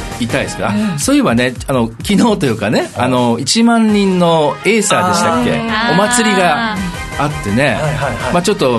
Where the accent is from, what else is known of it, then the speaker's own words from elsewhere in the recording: Tokyo, Japan; 僕もね、あやちゃんも東京出身で